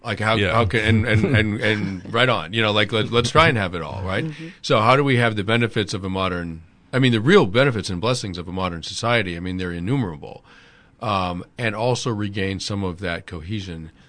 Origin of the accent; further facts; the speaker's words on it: United States; And it was really moving to see that as an American.